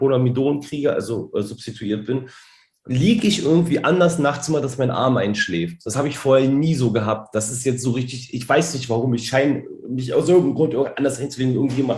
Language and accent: German; Salzwedel, Saxony-Anhalt, Germany; wenn ich bei uns im Osten feiern gehe, ich komme näher Magdeburg. Salzwedel.